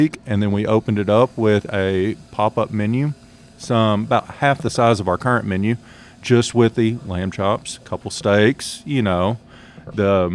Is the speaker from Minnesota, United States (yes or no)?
no; Little Rock, Arkansas, United States; A lot of the items on our menu are items I grew up eating in Little Rock, that he grew up eating in Rogers